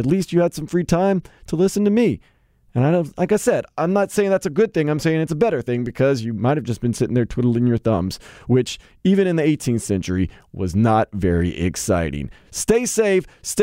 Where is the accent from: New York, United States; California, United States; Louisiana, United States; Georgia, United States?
Louisiana, United States; New Orleans; I am from the 7th Ward, so close by. So we talk, we joke around, we talk about when we were growing up in New Orleans, how it's different, how it's good, how it's bad